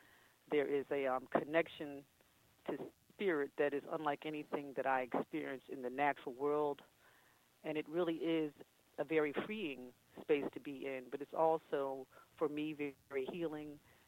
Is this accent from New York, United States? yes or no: no; Coatesville, Pennsylvania, United States; born there; I was born in a little town called Coatesville, Pennsylvania. It's about an hour west of Philadelphia, literally midway between Philadelphia and Harrisburg.